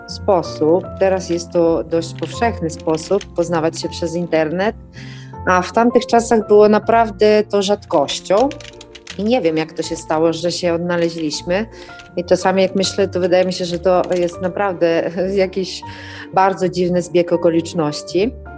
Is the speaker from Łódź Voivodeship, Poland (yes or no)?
no; Lublin, Lublin Voivodeship, Poland; moved away as an adult; now in Fermo, Italy; mam 41 lat, jestem z pochodzenia lublinianką, a od 17 lat mieszkam we Włoszech, w Fermo, to jest takie miasto mniej więcej w środkowych Włoszech, niedaleko Adriatyku, w regionie Marche.